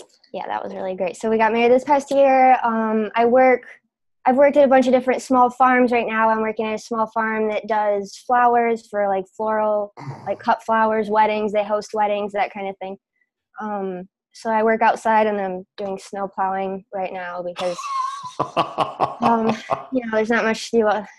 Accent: Grand Rapids, Michigan, United States; Well, I'm from Michigan, living in Grand Rapids.

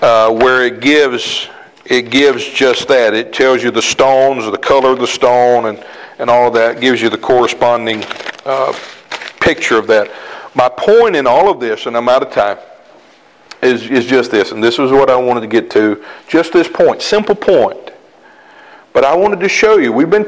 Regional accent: South Carolina, United States; I'm from South Carolina, I don't know how to pronounce things.

